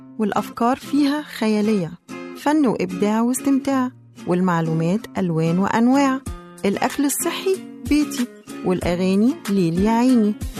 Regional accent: Egypt; أتمنى أن احنا نتعرف على كل المعالم السياحية الموجودة عندنا في مصر

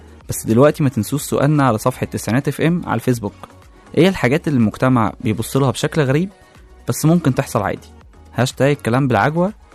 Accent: Egypt; احنا كمصريين لينا عاداتنا اللي هتفضل للأبد مش مفهوم مصدرها

